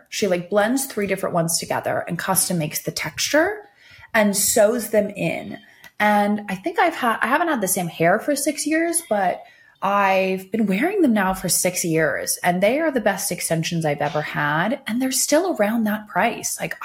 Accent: Thousand Oaks, California, United States; You know, I grew up in Thousand Oaks area, so I would drive to LA all the time and it was my thinking time.

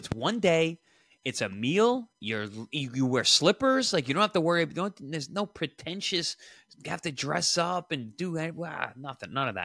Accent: New York, United States; So in my household, growing up in New York, Thanksgiving is like the major holiday.

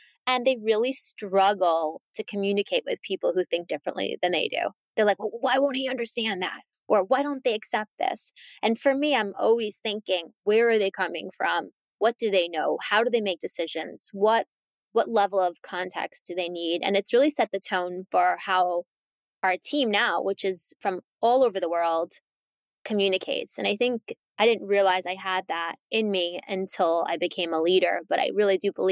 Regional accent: Queens, New York, United States; Well, I'm from a community in Queens, which is, I think, still the borough in the United States that speaks the most languages.

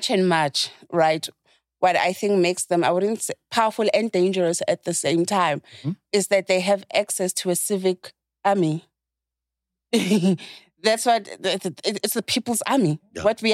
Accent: South Africa; I'm South African

